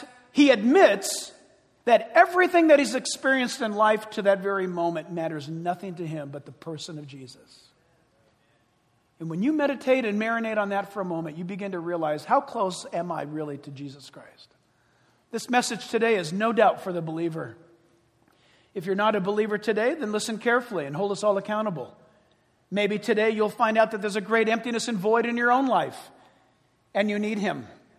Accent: San Diego, California, United States; also born or lived in Orange County; I grew up in San Diego and in Orange County.

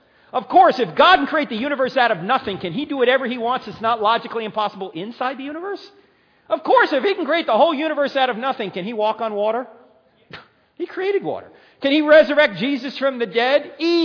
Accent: New Jersey, United States; Can you tell I'm originally from New Jersey?

